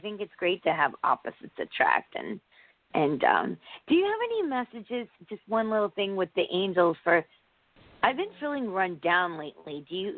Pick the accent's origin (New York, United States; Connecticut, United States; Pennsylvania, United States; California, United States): Connecticut, United States; I'm from Connecticut.